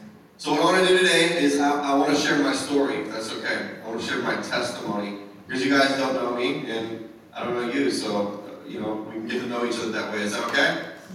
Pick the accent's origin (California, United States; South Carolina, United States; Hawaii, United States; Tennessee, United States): Hawaii, United States; moved away; I moved from Hawaii, which was extremely hard. I was raised in Hawaii, brought up in a military home, and my dad retired there. So coming to Pennsylvania in and of itself was hard in the beginning